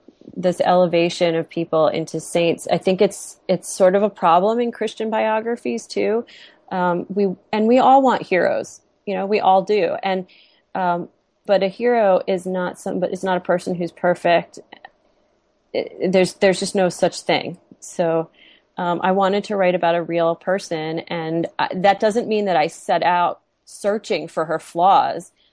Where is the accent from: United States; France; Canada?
United States; New York City, New York; But I'm a New Yorker, and I'm a little brash and brassy, and so many New Yorkers are.